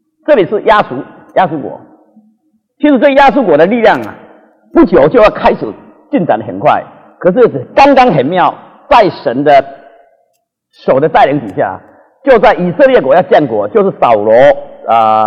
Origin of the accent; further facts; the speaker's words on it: China; 所以我们中国人在这个文化上贡献很大。